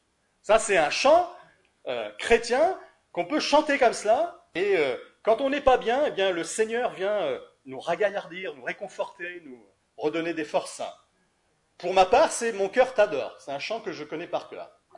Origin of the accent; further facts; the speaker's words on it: France; c'est vrai que on est français